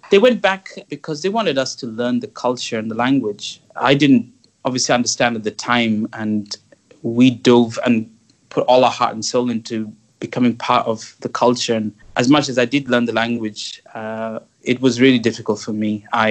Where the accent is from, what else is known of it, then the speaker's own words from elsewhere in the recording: Kolkata, West Bengal, India; growing up in Calcutta was fascinating because it used to be the capital, as you know, of British India till 1911.